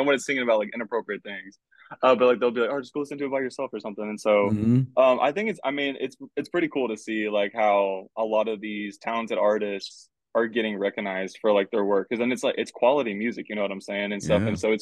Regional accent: Houston, Texas, United States; I grew up Jersey Village area. It was kind of northwest part of Houston, maybe 20 minutes from Cypress, 20 minutes, 25 minutes from downtown.

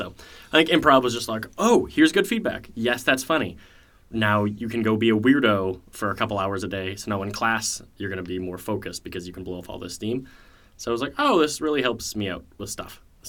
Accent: Canada; I guess classic story growing up in Canada, if you're a young lad

